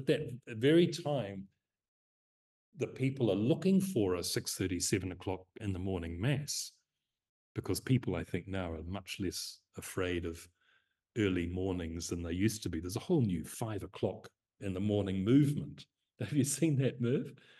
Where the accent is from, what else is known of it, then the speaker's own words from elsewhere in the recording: Timaru, Canterbury, New Zealand; growing up in Timaru in the 1960s, 70s